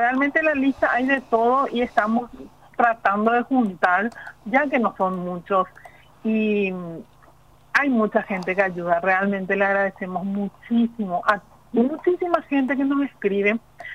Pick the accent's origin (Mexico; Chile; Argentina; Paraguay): Paraguay; Mariano Roque Alonso, Central; 0984-624-542. Yo soy de Roca Alonso, vivo sobre la Trastaco, cerquita de la Expo.